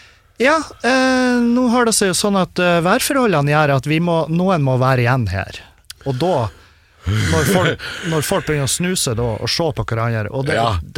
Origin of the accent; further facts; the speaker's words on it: Northern Norway, Norway; jeg er jo nordlending, så jeg blir ikke overrasket når været kommer i veien for reisen min.